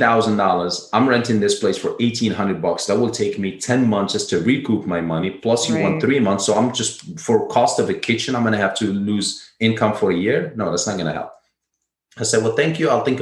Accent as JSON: {"language": "English", "region": "Rabat-Salé-Kénitra", "country": "Morocco", "tie": "born or raised there", "said": "Uber was something that we grew up in Morocco because we didn't have too many taxis. So what happened is you get someone commuting from his job to his home, which I happen to live in the capital, and the next city was Saleh, which most people they commute from."}